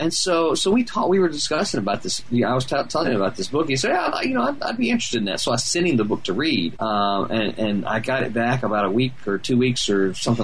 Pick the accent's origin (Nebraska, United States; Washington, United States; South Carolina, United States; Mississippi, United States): Mississippi, United States; because obviously I'm from Mississippi, right?